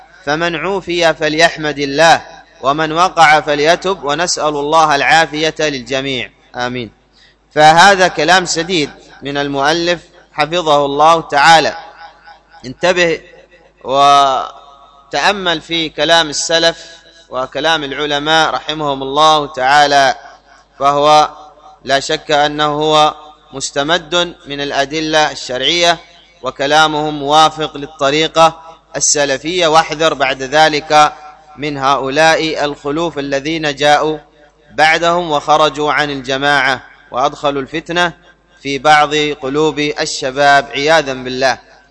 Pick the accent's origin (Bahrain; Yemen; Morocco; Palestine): Yemen; عندنا في اليمن، معلوم من هو ولي أمرنا في اليمن ورئيسنا معلوم